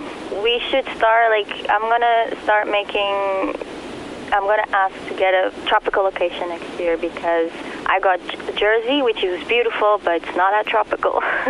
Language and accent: English; Portugal; Portuguese, from Portugal.